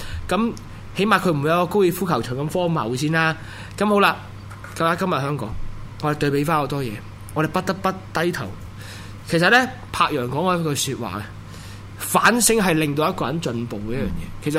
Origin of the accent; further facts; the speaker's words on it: Singapore; 如果我哋新加坡人自己唔强大，自己唔去自强。